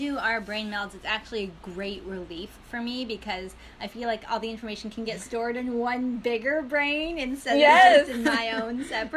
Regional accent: East Coast, United States; also born or lived in Chicago; I was born in Chicago, but I actually grew up out east on the East Coast.

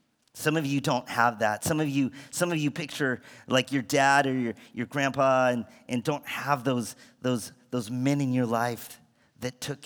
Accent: Bakersfield, California, United States; I grew up in Bakersfield. Grew up in a pretty normal family, and have an amazing family.

